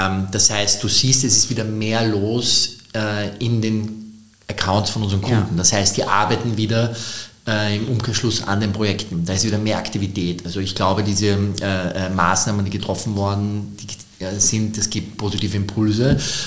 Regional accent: Austria; bei uns in Österreich, wir sind da noch ein bisschen hinterher, auch Deutschland noch.

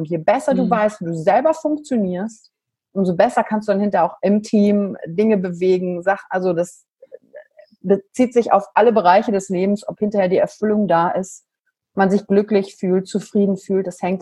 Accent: Germany; Nationalstolz dürfen wir als Deutsche sowieso nicht sein, weil wir da geschichtlich vorbelastet sind.

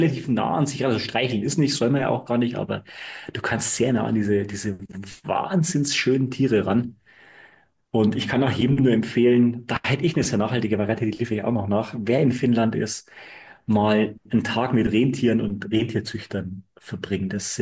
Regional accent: Bavaria, Germany

